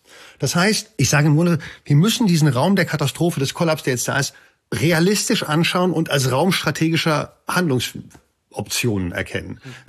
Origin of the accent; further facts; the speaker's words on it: Frankfurt, Hesse, Germany; Und Frankfurt FFF, immer stabil, meine alte Heimatstadt.